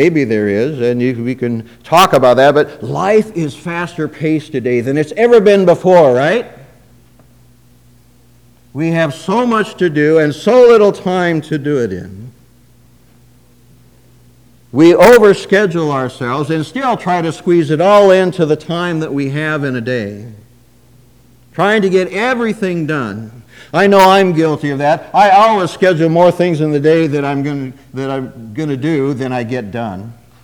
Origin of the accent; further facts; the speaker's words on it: Webster City, Iowa, United States; when I was growing up in Webster City, Iowa, you won't hold that against me, will you?